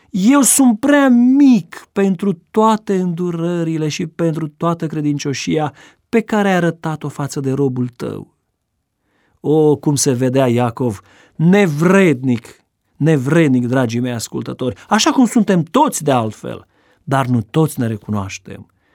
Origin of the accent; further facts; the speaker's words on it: Prahova, Romania; Soția mea este din Ardeal, eu sunt din Prahova de fel.